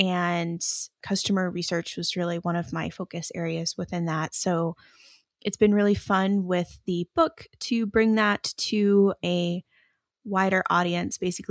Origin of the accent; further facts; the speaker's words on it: United States; now in Denmark; As you mentioned, I live in Denmark, though you can probably hear I am originally American.